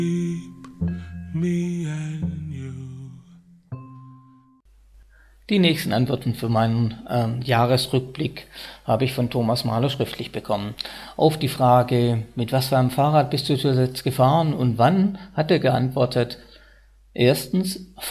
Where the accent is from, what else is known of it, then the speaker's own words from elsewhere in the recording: Pforzheim, Baden-Württemberg, Germany; mit meinem Rennrad von Esslingen am Neckar entlang bis Besigheim und weiter an der Enz entlang bis zu meiner Heimatstadt Pforzheim